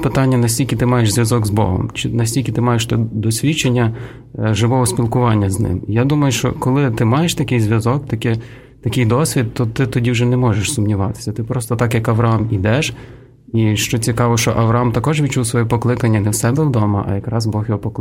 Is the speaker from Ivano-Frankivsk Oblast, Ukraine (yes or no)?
yes; Ivano-Frankivsk, Ivano-Frankivsk Oblast, Ukraine; Сам я родом з Івано-Франківська